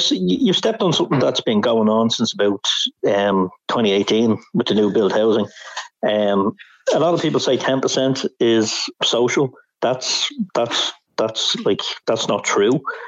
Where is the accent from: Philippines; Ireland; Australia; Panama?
Ireland; Dublin, Leinster; Like, for me, it's grand, because I'm from Dublin, I'm Irish.